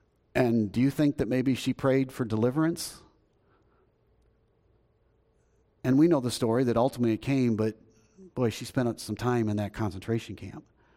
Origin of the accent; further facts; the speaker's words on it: United States; And I can tell you right now, as an American, I have never seen in my lifetime a time where the American culture as a whole is gripped by fear.